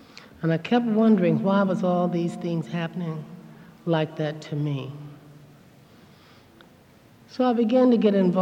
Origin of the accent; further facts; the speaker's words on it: Washington, District of Columbia, United States; I'm from Washington, D.C. And I've been living there most of the last 20 years of my life.